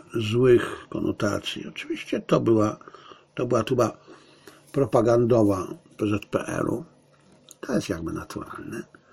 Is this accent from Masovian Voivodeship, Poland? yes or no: no; Zabrze, Silesian Voivodeship, Poland; born there; ja urodziłem się w roku 50, jak Państwu mówiłem wielokrotnie, w Zabrzu